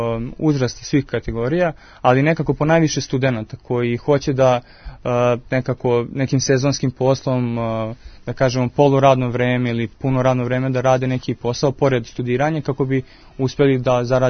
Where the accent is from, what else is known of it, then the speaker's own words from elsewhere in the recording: Sremska Mitrovica, Vojvodina, Serbia; U manjim gradovima, recimo poput Sremske Mitrovice, ja sam rodom iz Sremske Mitrovice, pa konkretno znam